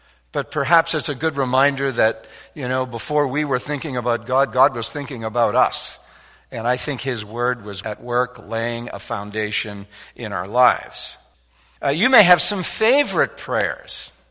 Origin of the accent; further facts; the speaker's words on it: Winnipeg, Manitoba, Canada; I grew up in Winnipeg, went to elementary school in the 60s.